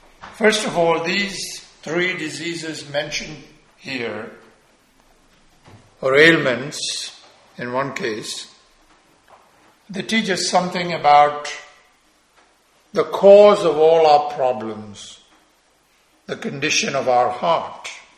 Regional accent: India; Growing up in India, I don't know how it is now, but there are large colonies of lepers.

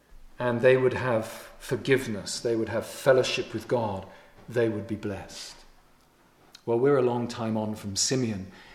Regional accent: England, United Kingdom; I'm English, you're whatever you are

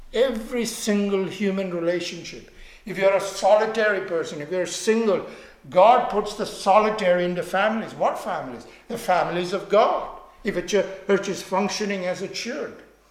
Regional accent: India; As I said, growing up in India, you notice people out of sheer poverty leave their children.

